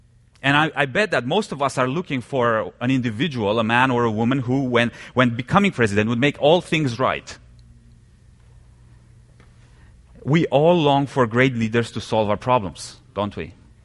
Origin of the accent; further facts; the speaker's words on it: Romania; I'm one of the elders here. I come from Eastern Europe, from Romania